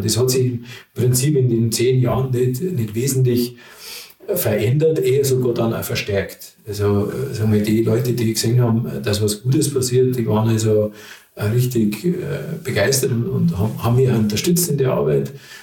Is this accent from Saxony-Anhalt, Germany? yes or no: no; Freising, Bavaria, Germany; Ich komme da aus Freising